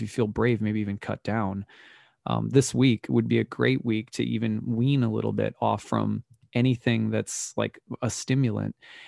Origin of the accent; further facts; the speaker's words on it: Minneapolis, Minnesota, United States; My parents originally from Michigan. I grew up in the Twin Cities.